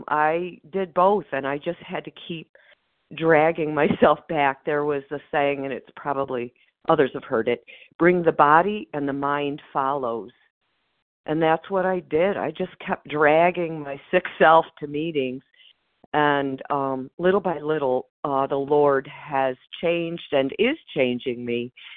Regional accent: Michigan, United States; I am from Michigan.

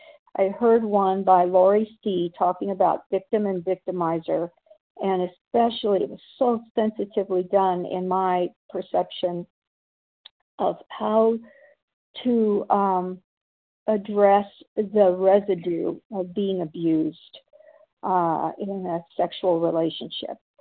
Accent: Washington, United States; I am from Washington State

